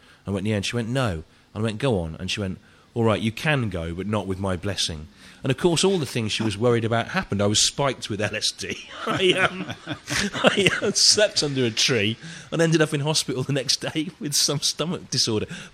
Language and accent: English; Birmingham, West Midlands, United Kingdom; growing up in Birmingham, which had really weirdly tight licensing laws because of its Quaker history